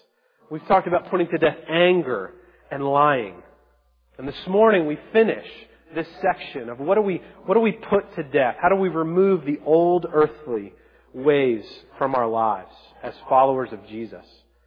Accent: Baltimore, Maryland, United States; also born or lived in Pennsylvania; I grew up in Baltimore and Pennsylvania. Different dialects, right?

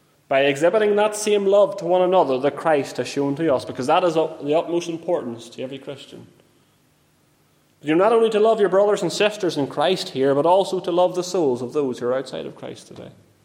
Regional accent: Northern Ireland, United Kingdom; I grew up in County Armagh, and County Armagh is famous for its apple orchards

